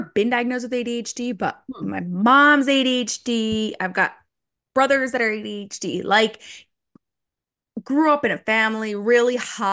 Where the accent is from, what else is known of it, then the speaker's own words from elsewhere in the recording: New Jersey, United States; now in Florida, United States; No, I grew up in New Jersey.